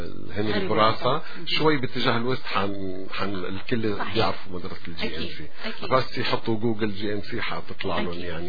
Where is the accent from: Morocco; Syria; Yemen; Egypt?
Syria; نحن هيك سوريين على بعضنا